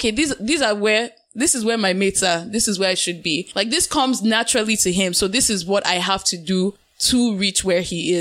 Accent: Nigeria; But I guess like as a Nigerian in the diaspora, I just always feel like by default successful.

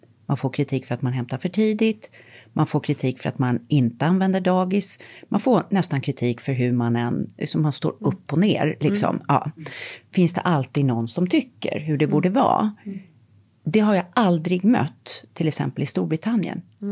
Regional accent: Sweden; moved away; Jag har bott utomlands halva mitt liv. Och älskar Sverige, naturligtvis. Det är mitt hemland.

